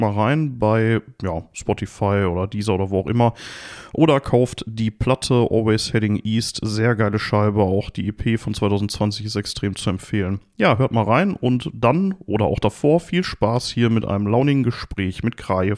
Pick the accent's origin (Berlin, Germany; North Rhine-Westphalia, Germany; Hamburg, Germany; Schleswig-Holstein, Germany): North Rhine-Westphalia, Germany; Gelsenkirchen; born there; Und ich darf ich bin da geboren worden.